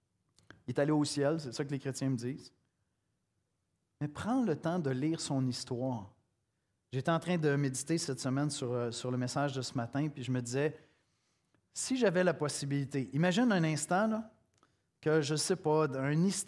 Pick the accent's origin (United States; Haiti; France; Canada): Canada; Quebec; accent: Québécois; je dis avec mon bel accent québécois